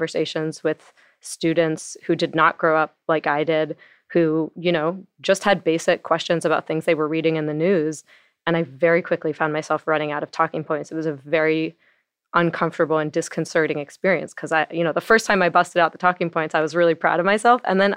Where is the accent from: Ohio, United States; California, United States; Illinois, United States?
California, United States; Los Angeles; I grew up in Los Angeles.